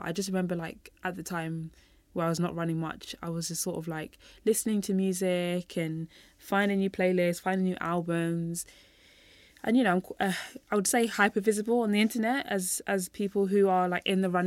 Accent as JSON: {"language": "English", "region": "London", "country": "United Kingdom", "tie": "born or raised there", "said": "I was born and raised in London."}